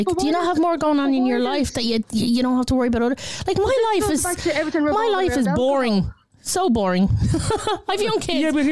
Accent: Ireland; And me being Irish has nothing to do with the fact that I can only have one glass of wine.

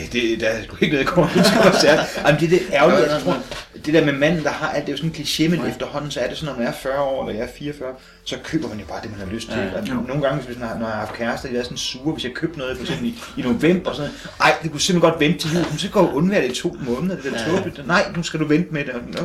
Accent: Region of Southern Denmark, Denmark; Og så er jeg jo sådan lidt fynbo

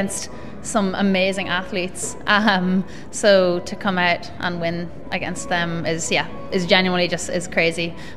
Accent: Ireland; as Irish people

